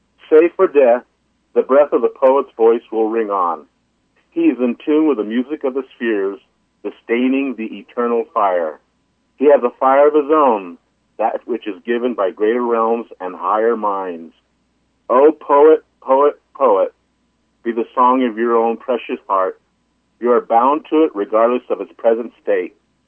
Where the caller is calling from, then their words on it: Albuquerque, New Mexico, United States; Yeah, well, I'm calling from Albuquerque.